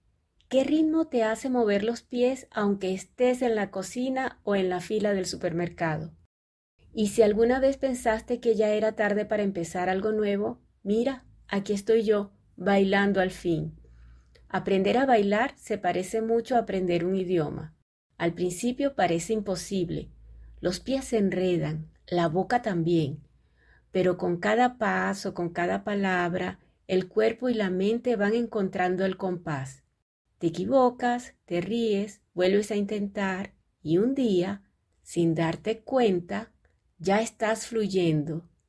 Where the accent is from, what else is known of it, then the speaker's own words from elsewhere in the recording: Venezuela; Soy venezolana, y si hay algo que forma parte de nuestra sangre caribeña es el ritmo. En mi país se baila, punto.